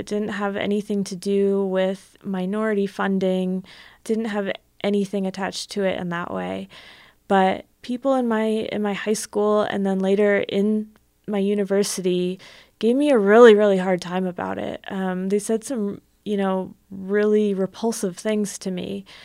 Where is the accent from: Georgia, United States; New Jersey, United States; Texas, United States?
New Jersey, United States; born there; I was born in New Jersey, and I always knew that I was Cowlitz